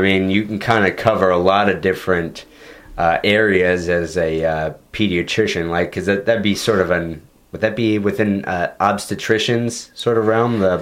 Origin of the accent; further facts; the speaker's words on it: St. Louis, Missouri, United States; All right, I'm from St. Louis. What did you think about my hometown?